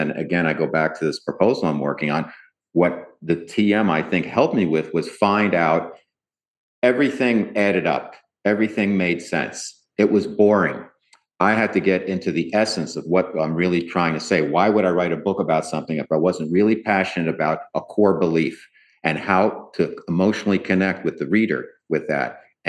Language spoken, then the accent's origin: English; New York, United States; I have a pretty good, being a New Yorker, I have a pretty good BS detector